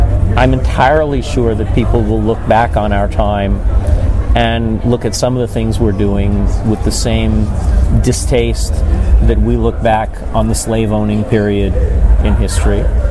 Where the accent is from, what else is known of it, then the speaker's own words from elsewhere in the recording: Brooklyn, New York, United States; You know, I grew up in Brooklyn.